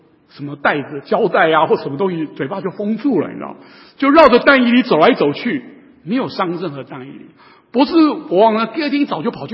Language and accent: Chinese; Hsinchu, Hsinchu City, Taiwan; 我在新竹出生的，新竹人，父母亲都是新竹